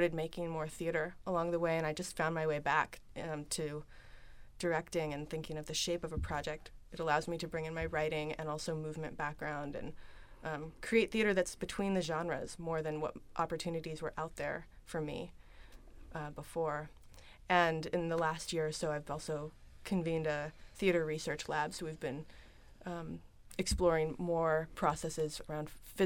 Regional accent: Pacific Northwest, United States; now in Bay Area, United States; And I grew up in the Pacific Northwest in a family that really cares about the natural surroundings that we were living

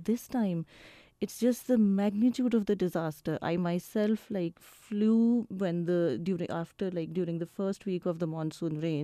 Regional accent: Islamabad, Islamabad Capital Territory, Pakistan; English is a second language; I hail from Islamabad, but some of my own relatives are in southern Punjab

